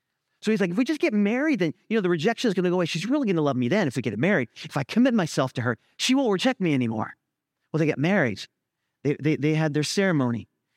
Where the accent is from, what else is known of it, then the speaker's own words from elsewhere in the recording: Vermont, United States; now in Southern United States; You know, I'm from Vermont. I'm from the north, and I came to the south, and it's a different culture, right?